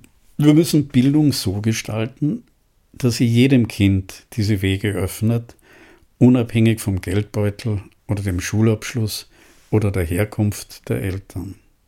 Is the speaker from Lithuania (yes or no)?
no; Tyrol, Austria; Ich bin in Tirol aufgewachsen